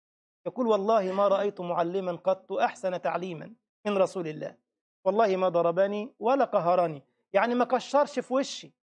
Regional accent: Egypt; انت عارفين بقى المصريين يعني ما شاء الله عليهم جنازه ويشبعوا لطم بقى خلاص، ما انا مصري على فكره

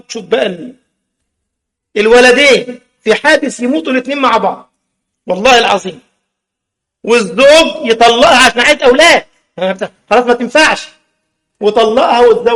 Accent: Egypt; كنا نعرف بعض الأسر عندنا في مصر مشيوا مع الموجة دي

